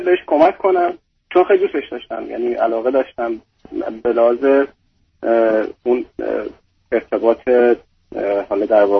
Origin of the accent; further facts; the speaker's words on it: Iran; من در واقع توی ایران خوب به دنیا اومدم و بزرگ شدم.